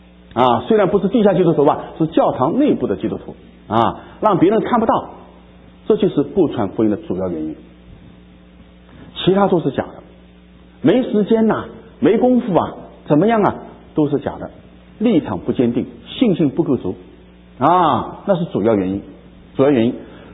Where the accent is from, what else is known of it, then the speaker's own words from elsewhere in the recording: China; 一讲到这句话，我中国人就特别敏感啊